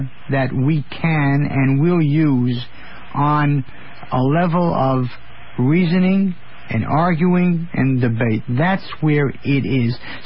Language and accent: English; Brooklyn, New York, United States; born there; I was born in Brooklyn.